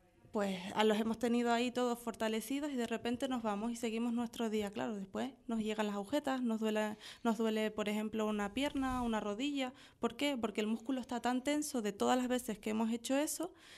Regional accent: Santa Cruz de Tenerife, Canary Islands, Spain; No, yo vengo de Santa Cruz.

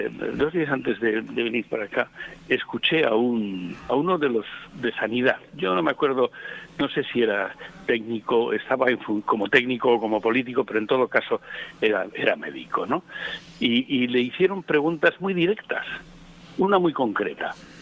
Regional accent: La Laguna, Canary Islands, Spain; Se me ponen los pelos de punta cuando hablo de mi pueblo, porque si no sería un mal nacido, pero mi tierra donde he vivido 52 años de mi vida y además pues los mejores, ¿no? Pues ha sido Tenerife, ha sido la laguna.

